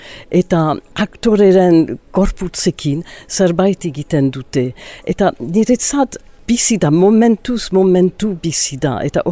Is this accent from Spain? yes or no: no; Ciboure, Nouvelle-Aquitaine, France; Basque is a second language; also born or lived in New York, United States; eta bo, New Yorken jaio nintzen, baina txikitan Zibururra joan nintzen, burasoekin, eta haiek Ziburun bizi ziren, urte asko, hamar urte, gora bera, eta Ziburuko eskolara joan nintzen, eta bo, gero Amerikara itzuli ginen, eta gero Londresara joan nintzen